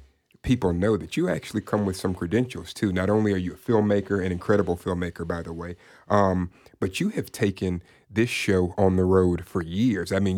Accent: Lake Jackson, Texas, United States; And while I don't live there anymore, I grew up there out in the woods in Lake Jackson.

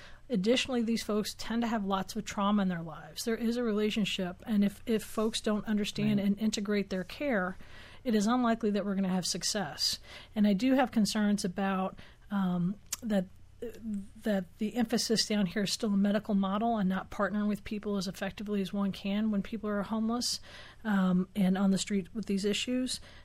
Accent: New York, United States; moved away; I think I'm a transplant from New York

